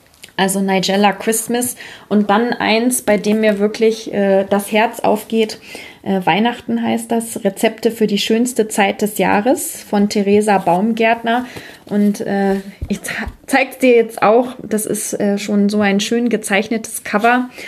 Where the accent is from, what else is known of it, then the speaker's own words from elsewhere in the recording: Braunschweig, Lower Saxony, Germany; Ich komme ja eigentlich aus Braunschweig.